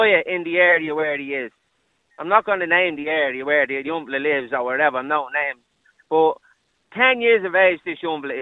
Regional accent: Dublin, Leinster, Ireland; I'm from the Liberties myself. I was born and reared in Brightwood Street Flat.

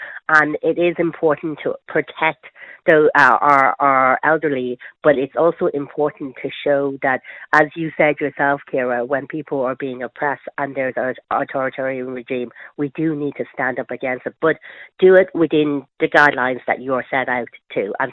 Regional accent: Ireland; I am not. I'm Irish myself. I think we're a wonderful nation.

